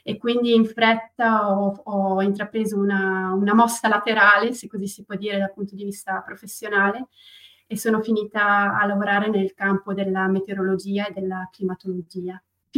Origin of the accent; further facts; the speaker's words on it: Italian-speaking Switzerland, Switzerland; first language Italian; Sì, sono svizzera, non è che sono così brava con le lingue per cui ho imparato l'italiano così bene, in realtà l'italiano è la mia lingua madre, perché non molti lo sanno, ma in Svizzera abbiamo quattro lingue nazionali e una di queste è l'italiano